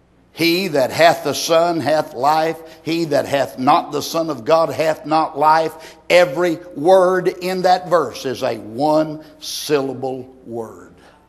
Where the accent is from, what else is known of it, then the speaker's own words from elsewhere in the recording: United States; As an independent Baptist and as an American who is proud that, I'm proud of that document known as the Declaration of Independence.